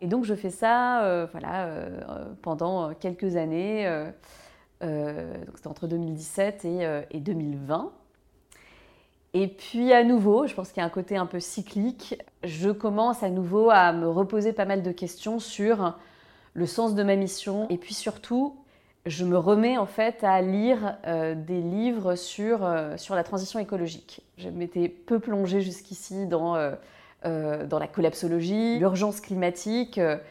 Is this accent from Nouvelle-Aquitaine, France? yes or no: no; Malakoff, Île-de-France, France; J'ai grandi à Malakoff, dans le sud de Paris, d'une mère architecte et d'un père ingénieur